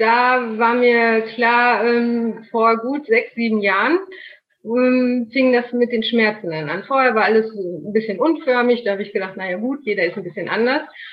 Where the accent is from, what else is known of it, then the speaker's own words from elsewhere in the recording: Soest, North Rhine-Westphalia, Germany; genau 39 Jahre, komme aus NRW. Das Örtchen in der Nähe heißt Soest. Ich weiß nicht, in der Nähe von Dortmund, ob das jemand kennt.